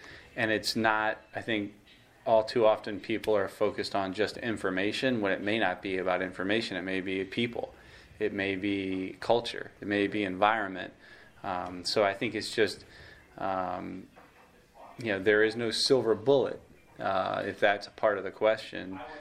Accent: Miami, Florida, United States; I grew up in Miami, Florida, you know, played baseball in Venezuela

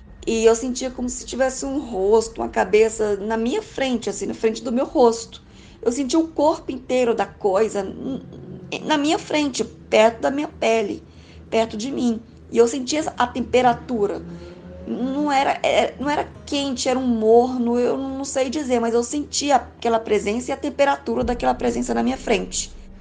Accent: Goiânia, Goiás, Brazil; eu tenho 37 anos, sou de Goiânia, Goiás.

